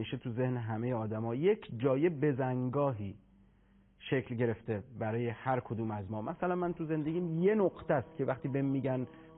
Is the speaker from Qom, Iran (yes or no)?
yes; Qom, Iran; من اهل قم هستم، اهالی قم